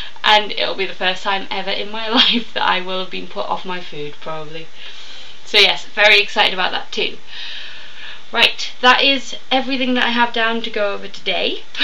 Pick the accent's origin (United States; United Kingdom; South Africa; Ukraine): United Kingdom; England; it'll be interesting as an English person who doesn't get out much to see what all of this is meant to be about.